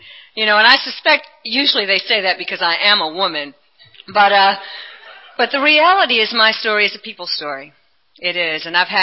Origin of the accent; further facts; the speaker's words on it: Atlanta, Georgia, United States; I was born in Atlanta, Georgia, and I didn't feel this way 40 years ago, I can assure you.